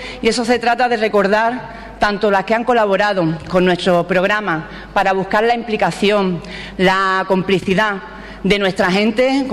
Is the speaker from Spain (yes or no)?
yes; Ubrique, Andalusia, Spain; a mi pueblo, con un, es todo un honor, un orgullo y una alegría, pero desde luego que no se escapa la gran responsabilidad de la confianza que ha depositado el pueblo de Ubrique